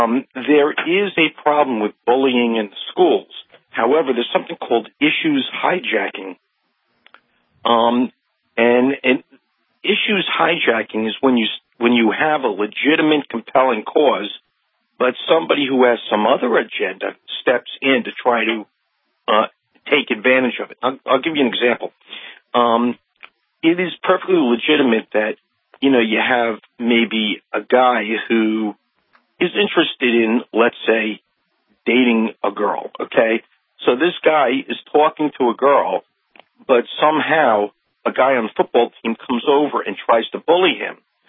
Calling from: Oyster Bay, New York, United States; Yes. I'm calling you from Long Island, Oyster Bay, Long Island, the home of Theodore Roosevelt.

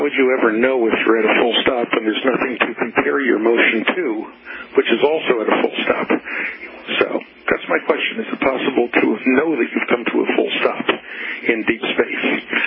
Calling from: Pennsylvania, United States; I'm calling from Pennsylvania

